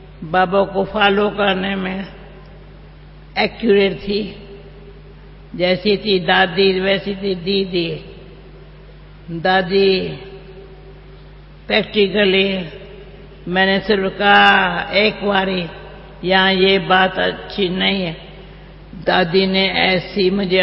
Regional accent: India; भारत, मैं भारत से आई हूं तो नमस्ते करेंगे।

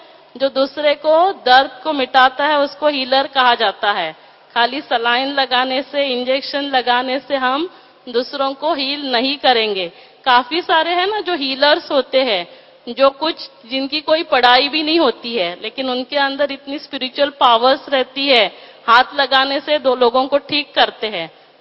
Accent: Maharashtra, India; मैं महाराष्ट्र से हूँ

